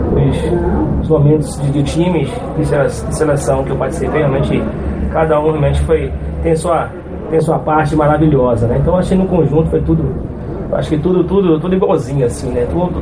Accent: Brazil; Nós somos brasileiros e temos que. A gente gosta de futebol, né?

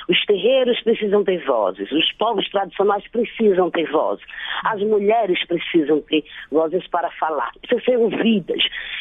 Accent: Olinda, Pernambuco, Brazil; A gente que é do Nordeste, né, eu sou aqui de Pernambuco, de Olinda, a gente não se reconhece na mídia.

